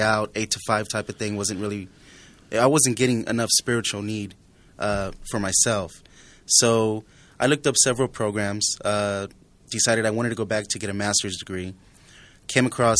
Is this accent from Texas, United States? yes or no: yes; San Antonio, Texas, United States; Well, like you mentioned, I'm from San Antonio, Texas.